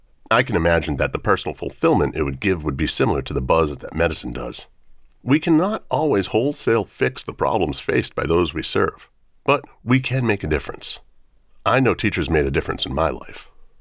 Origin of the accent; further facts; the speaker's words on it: Missouri, United States; Yes, I was born and raised in the Midwest. I miss the beautiful lakes and the fall season, and still have a tight group of close friends there